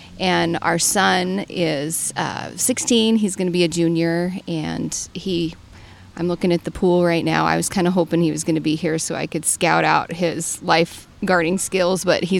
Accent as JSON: {"language": "English", "town": "Sheridan", "region": "Wyoming", "country": "United States", "tie": "born or raised there", "also_born_or_lived": "Buffalo, United States / Nebraska, United States", "said": "I grew up in Sheridan and moved to Buffalo my eighth grade year."}